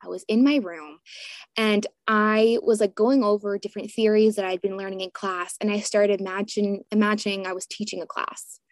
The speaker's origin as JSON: {"language": "English", "town": "Bristow", "region": "Virginia", "country": "United States", "said": "I am from Bristow, Virginia, so Northern Virginia."}